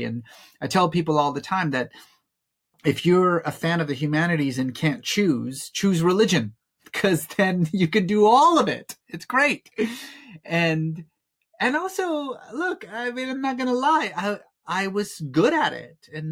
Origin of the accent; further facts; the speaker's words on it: Iran; moved away; I grew up in Iran. I left, my family left in 1979 during the Iranian Revolution.